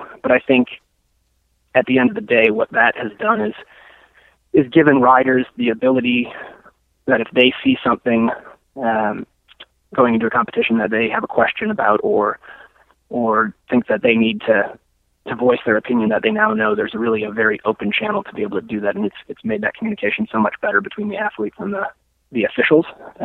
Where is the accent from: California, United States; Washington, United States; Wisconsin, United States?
Wisconsin, United States; Milwaukee; From a kid who was growing up in Milwaukee, Wisconsin